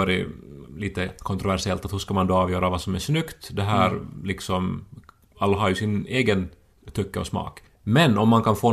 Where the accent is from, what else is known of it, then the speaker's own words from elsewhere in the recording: Pedersöre, Ostrobothnia, Finland; Eller är det liksom en sån här pinsam identitetsmarkör att jag är från Pedersöre?